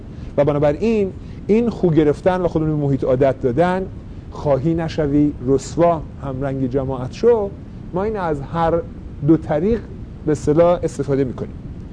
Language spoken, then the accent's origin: Persian; Iran; now in United States; ما یه سلای ایرانی از ایران اومدیم آمریکا، یه دو مدرن لس آنجلس، یه کانسنترین بزرگ، یه دم رفتم تو نیویورک.